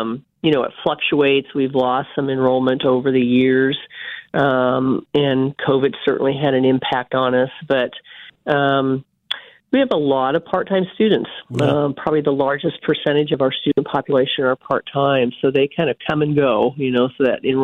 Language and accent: English; North Platte, Nebraska, United States; I grew up in North Platte, Nebraska, so I'm a Husker.